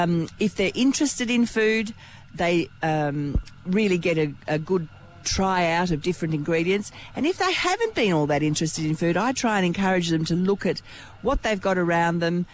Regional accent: Flinders Island, Tasmania, Australia; Well, I grew up on Flinders Island, so I've been here since 1955.

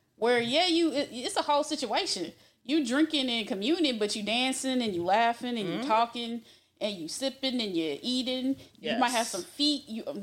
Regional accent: Atlanta, Georgia, United States; I'm from Atlanta.

